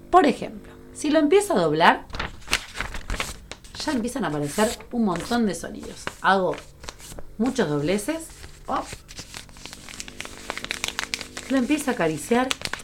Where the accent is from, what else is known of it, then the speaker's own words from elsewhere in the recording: Argentina; now in Uruguay; cuando me vine a vivir a Uruguay. Para los que no saben, soy argentina.